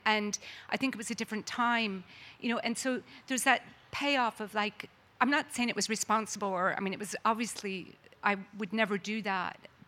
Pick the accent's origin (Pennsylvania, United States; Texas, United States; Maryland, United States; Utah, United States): Pennsylvania, United States; Philadelphia; I grew up in Philadelphia. My father's from Sligo, and I grew up, I'm one of eight children